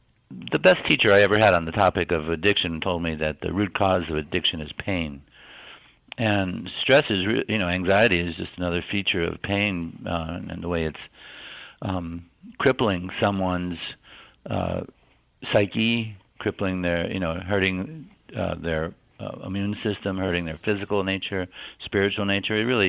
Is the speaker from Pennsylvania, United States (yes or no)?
yes; Pennsylvania, United States; Sure. I'm from Pennsylvania